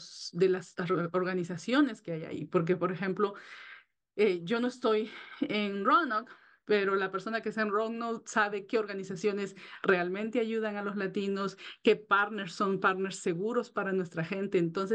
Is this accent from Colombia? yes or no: no; Peru; now in Virginia, United States; vivo en Virginia. Soy peruana